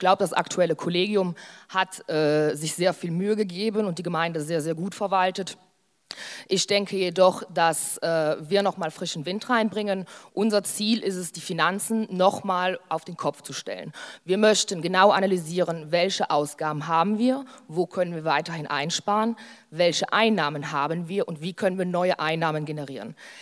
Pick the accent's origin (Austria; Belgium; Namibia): Belgium; Recht, Liège; now in Maldingen, Belgium; Es ist natürlich so, dass Recht immer mein Heimatdorf ist. Aber ich sage es gern so, Maldingen und damit die Gemeinde Burgreuland ist meine Wahlheimat.